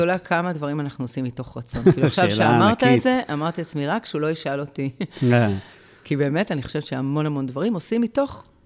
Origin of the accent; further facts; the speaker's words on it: Jerusalem, Jerusalem District, Israel; אני גדלתי בעיר כל חיי, גדלתי בירושלים, אני לא מכירה את המציאות הזאת של התיישבות.